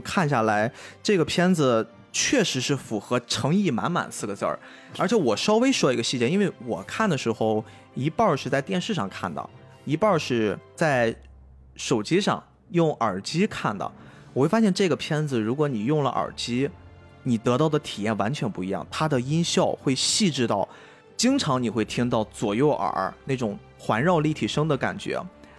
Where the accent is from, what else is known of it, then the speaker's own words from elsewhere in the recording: Liaoning, China; accent: Dalian; 虽然我跟斯外克我们是属于那种我们叫海蛎子派播客啊，我们有一点口音啊